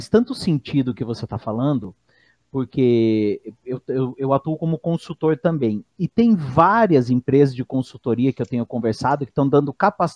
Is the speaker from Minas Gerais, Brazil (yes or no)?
no; São Paulo, Brazil; now in Juazeiro do Norte, Brazil; eu sou do interior de São Paulo, eu tô morando em Juazeiro do Norte há 10 anos